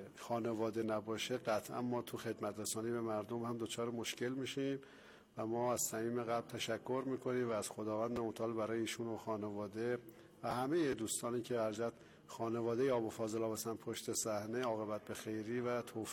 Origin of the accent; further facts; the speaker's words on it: Taleqan, Alborz, Iran; ما اصالتا طالقانی هست